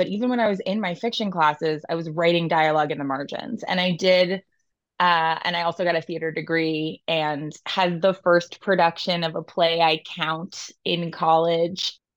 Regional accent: New York City, New York, United States; now in Los Angeles, United States; I'm from New York. I'm born and raised in New York City. I've been in Los Angeles for probably like 5.5 years.

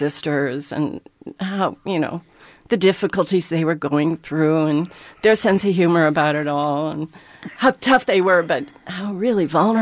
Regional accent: Minnesota, United States; also born or lived in New York; And we ended up in Minnesota for the bulk of my youth, like, you know, from 5 to 12, I guess.

